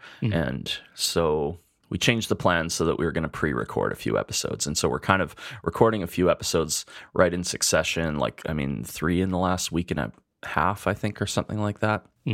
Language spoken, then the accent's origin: English; Edmonton, Alberta, Canada; We're two chefs from Edmonton, Alberta, Canada.